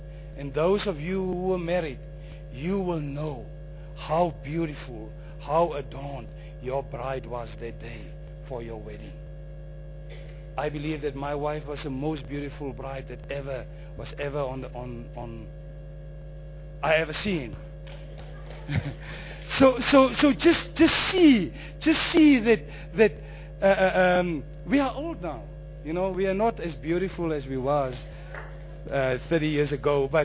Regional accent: Rehoboth, Hardap, Namibia; I'm coming from Rehoboth, a little town south from here.

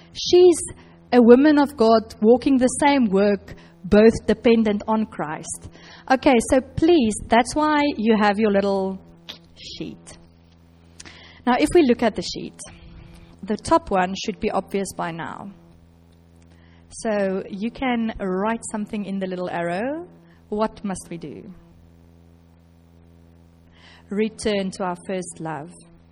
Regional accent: Johannesburg, Gauteng, South Africa; But I am from Johannesburg, which is a summer rainfall region in South Africa. So I'm not used to the winter rain.

